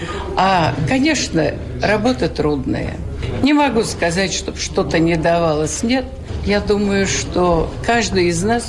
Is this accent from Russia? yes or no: yes; Yaroslavl, Yaroslavl Oblast, Russia; и я из Ярославля